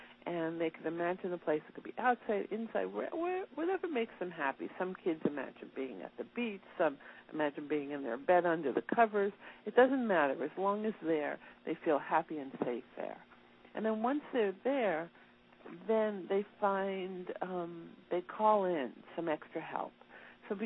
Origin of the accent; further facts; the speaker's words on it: New York, United States; born there; now in Los Angeles, United States; I'm living in L.A. now, although I'm a New Yorker by birth